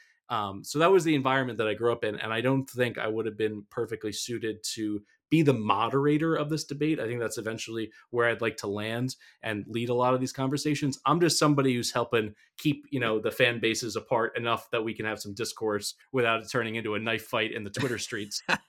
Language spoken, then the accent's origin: English; Pennsylvania, United States; And growing up in the Philadelphia area, where everyone else was so laser focused and had the blinders on for the Philly sports teams